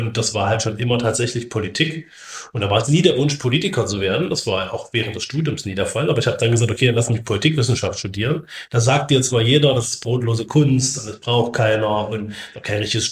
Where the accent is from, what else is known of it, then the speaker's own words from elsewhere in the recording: Halle, Saxony-Anhalt, Germany; now in Berlin, Germany; Ich bin 44 Jahre alt, komme aus Halle an der Saale.